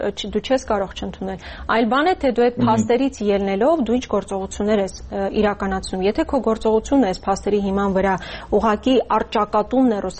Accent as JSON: {"language": "Armenian", "region": "Syunik", "country": "Armenia", "said": "ես ինքս Սյունիքից եմ և տեսել եմ, թե երբ Ադրբեջանը հարձակվում է Սյունիքի վրա"}